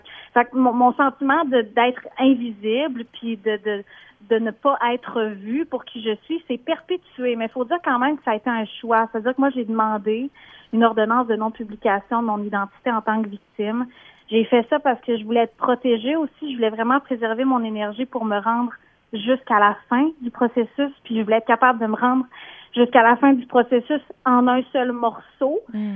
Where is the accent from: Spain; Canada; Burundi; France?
Canada; Quebec City, Quebec; merci de m'accueillir à Weekend, à Québec, là d'où je viens.